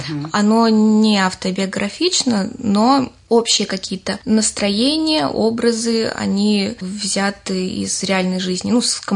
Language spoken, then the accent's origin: Russian; Belarus; also born or lived in Russia; now in Ramenskoye, Russia; Я из Беларуси.